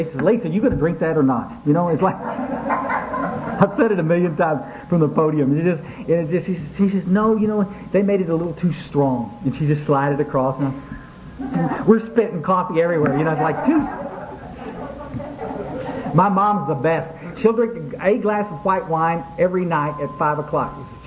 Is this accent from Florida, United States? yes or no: no; Kerrville, Texas, United States; I went back to my hometown of Kerrville